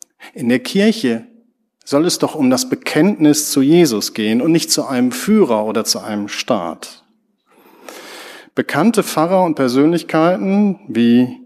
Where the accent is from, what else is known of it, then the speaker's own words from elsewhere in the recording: Ennepetal, North Rhine-Westphalia, Germany; Ich bin in einer Kleinstadt in Nordrhein-Westfalen aufgewachsen. In Ennepetal, südlich von Dortmund, zwischen Wuppertal und Hagen.